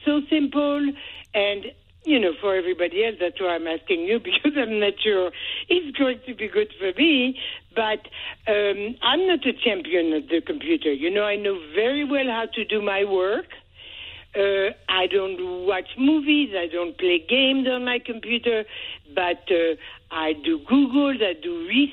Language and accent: English; Paris, Île-de-France, France; I'm from Paris.